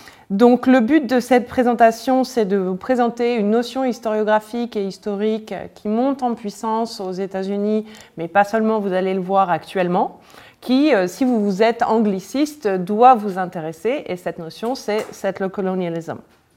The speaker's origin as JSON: {"language": "French", "region": "Normandy", "country": "France", "said": "Moi, je suis normande, hein, donc je me sens tout à fait à l'aise, tout à fait chez moi, même si j'enseigne à Lyon."}